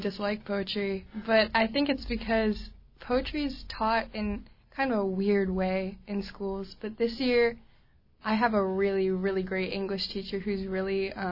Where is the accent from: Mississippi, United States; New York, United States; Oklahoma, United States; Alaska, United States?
Alaska, United States; Anchorage; I'm from Anchorage.